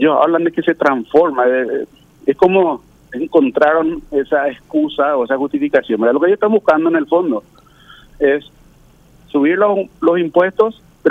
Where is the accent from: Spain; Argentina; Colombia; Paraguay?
Paraguay; también nos vamos como paraguayos.